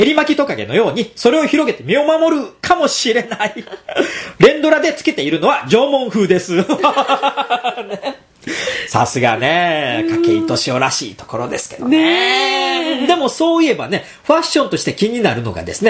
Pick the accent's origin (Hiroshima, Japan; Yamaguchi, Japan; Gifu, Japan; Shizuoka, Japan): Shizuoka, Japan; Hamamatsu; 僕の出身地の静岡県では、あれがぜひ欲しいという声が高いみたいで、実家がある浜松の方に帰るとたまに見かけます